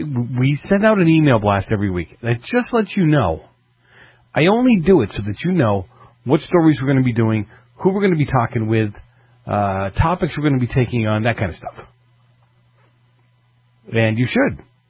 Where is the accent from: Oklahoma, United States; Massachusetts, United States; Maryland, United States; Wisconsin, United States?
Massachusetts, United States; Boston; where I grew up in Boston, there were a couple of city-owned parks.